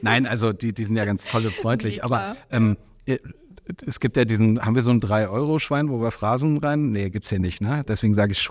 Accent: Düsseldorf, North Rhine-Westphalia, Germany; also born or lived in Buchholz in der Nordheide / Berlin; Nee, ich bin in Düsseldorf groß geworden, dann nach Buchholz in der Nordheide transferiert worden und dann freiwillig nach Berlin gezogen.

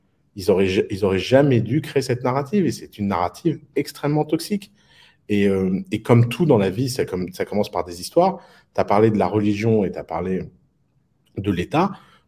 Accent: Lebanon; Moi, je viens du Liban.

